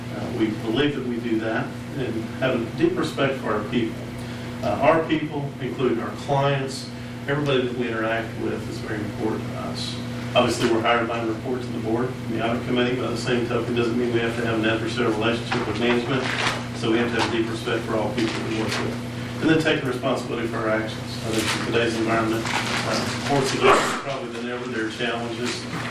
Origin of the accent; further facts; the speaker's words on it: Amarillo, Texas, United States; now in Dallas, United States; I was born and raised in Amarillo.